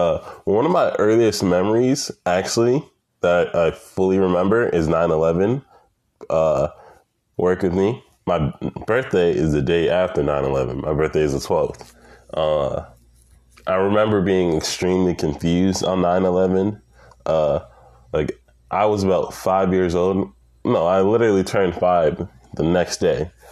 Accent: United States; And I'm Black because I grew up in America. I was born here. I grew up here.

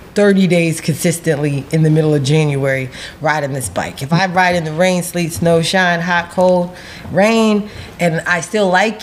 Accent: Pemberton, New Jersey, United States; Well, I am originally from a small town in South Jersey called Pemberton, New Jersey.

